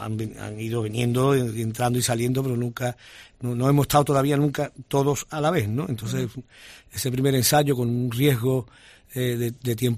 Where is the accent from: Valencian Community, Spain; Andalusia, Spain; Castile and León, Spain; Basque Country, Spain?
Andalusia, Spain; Seville; tú sabes cómo somos los sevillanos